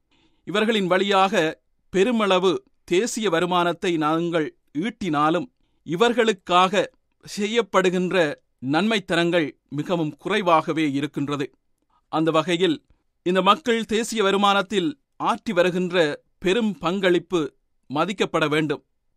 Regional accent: Eastern Province, Sri Lanka; born there; நான் ஒரு கிழக்கு மாகாணத்தில் பிறந்தவன் என்பதால் என்னுடைய பிறப்பு இடத்திலிருந்து

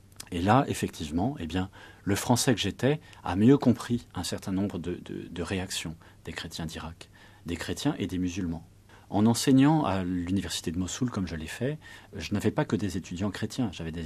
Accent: France; moi je suis français.

